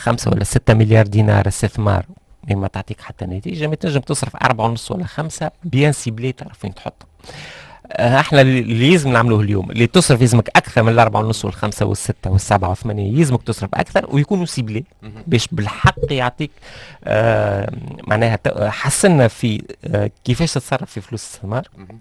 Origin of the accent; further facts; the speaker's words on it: Tunisia; احنا برشا عندنا في تونس ركزوا على القانون المالي، وكانه ما ثم قانون في تونس كان قانون مالي